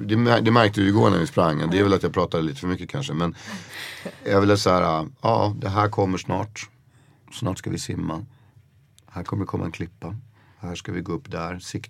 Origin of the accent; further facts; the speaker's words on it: Koster, Västra Götaland County, Sweden; jag tror att min uppväxt på Koster spelar in rätt mycket på västkusten. För att jag växte upp på den här skärgårdsöarna.